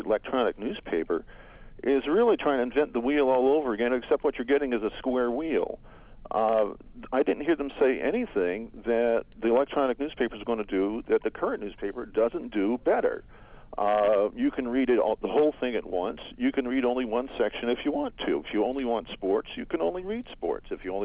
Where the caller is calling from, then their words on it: San Diego, California, United States; I should say I'm a newspaper man, and I'm calling from San Diego.